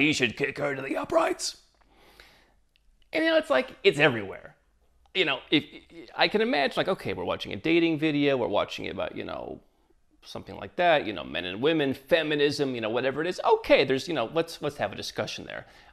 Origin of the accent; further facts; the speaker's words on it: United States; When I was frustrated with being an American, I didn't want to be an American, didn't want that label